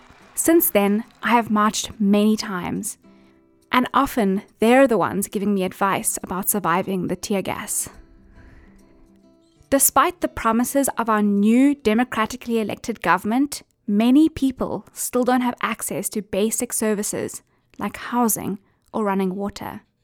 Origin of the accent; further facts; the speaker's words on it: South Africa; now in United States; even in my hometown at the tip of the African continent.